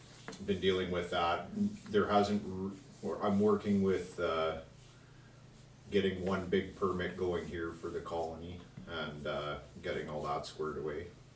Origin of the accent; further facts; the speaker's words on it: Manitoba, Canada; I came from another small community in New Brunswick. I'm born and raised in Manitoba, a community of about 5,000 people.